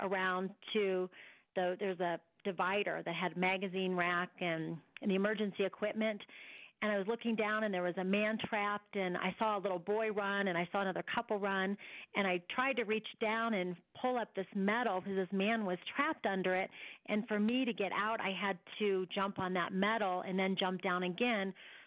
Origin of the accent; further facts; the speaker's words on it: Iowa, United States; Oh, my goodness. I'm from Iowa.